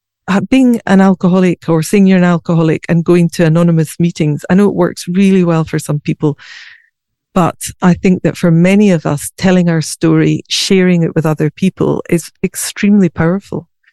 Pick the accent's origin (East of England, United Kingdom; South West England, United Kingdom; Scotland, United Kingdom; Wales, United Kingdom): Scotland, United Kingdom; so I was brought up in Scotland and we used to go on sailing holidays and run wild in the fields and pick strawberries